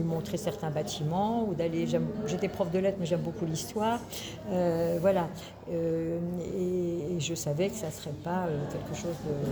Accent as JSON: {"language": "French", "region": "Grand Est", "country": "France", "tie": "born there", "said": "Alors moi, je suis née dans les Ardennes."}